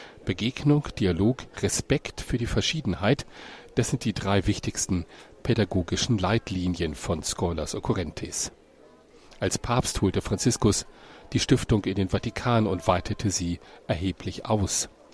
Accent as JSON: {"language": "German", "country": "Guinea-Bissau", "second_language": "German", "said": "Ich komme aus Guinea-Bissau, ich bin Muslim."}